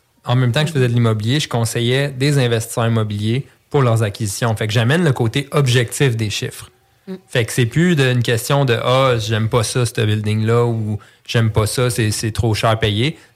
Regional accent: Candiac, Quebec, Canada; Oui, j'habite à Brossard en ce moment. J'ai grandi à Candiac. Fait que, un vrai gars de la rive sud, là.

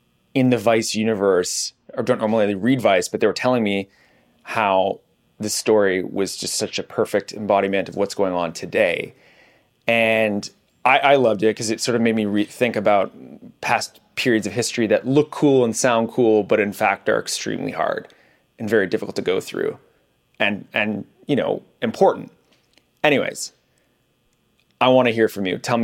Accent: Canada; accent: Canadian; You should have heard me like 5 years ago. My Canadian accent was even thicker.

